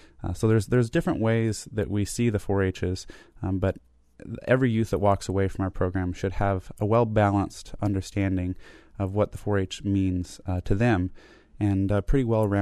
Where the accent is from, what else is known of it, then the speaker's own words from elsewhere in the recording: Oregon, United States; now in Humboldt County, United States; But I'm originally from Northeast Oregon, and it's mostly a dry desert climate, definitely extreme.